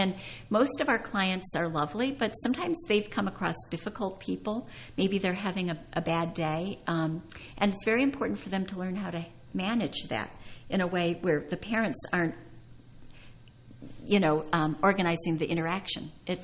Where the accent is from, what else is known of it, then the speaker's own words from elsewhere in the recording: Michigan, United States; I know I'm from Michigan originally, and my sister is in California, and my brother's in Minnesota